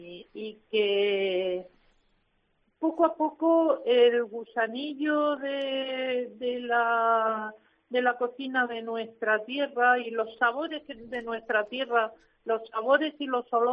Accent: Region of Murcia, Spain; Y en el noroeste, en mi tierra, Calasparra, Caravaca, hay algunos pueblos donde al zarangollo se le pone

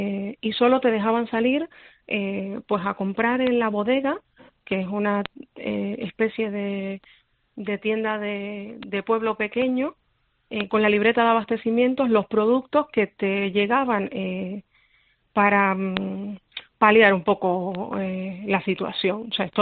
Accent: Holguín, Cuba; yo soy de Holguín, del oriente del país

